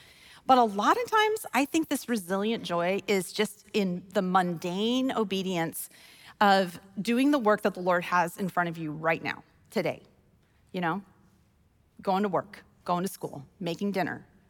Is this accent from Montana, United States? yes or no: no; Wyoming, United States; I'm from Wyoming and it is unbelievably windy there.